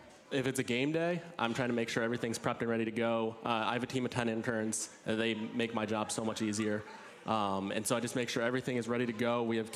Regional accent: Ann Arbor, Michigan, United States; Yeah, so this probably won't be well-reserved here, but from Ann Arbor.

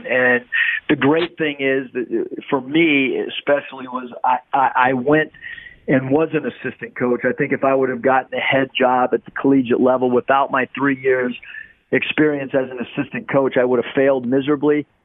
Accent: San Diego, California, United States; growing up in San Diego, California

